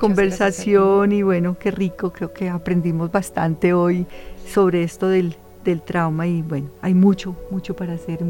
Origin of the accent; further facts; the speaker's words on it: Colombia; qué lindo que tengamos cada vez más posibilidades como colombianos de acceder a métodos